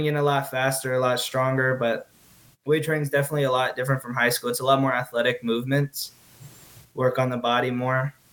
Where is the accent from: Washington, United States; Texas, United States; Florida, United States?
Texas, United States; Houston; I love Houston. I don't want to leave. Like, it's my hometown. I've been here forever.